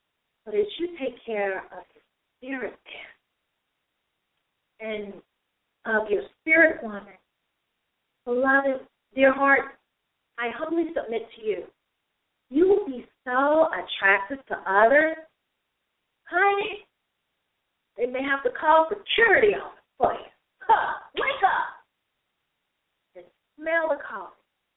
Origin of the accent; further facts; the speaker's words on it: the South, United States; You know, I'm from the South, but sometimes we just roll, stress up the word.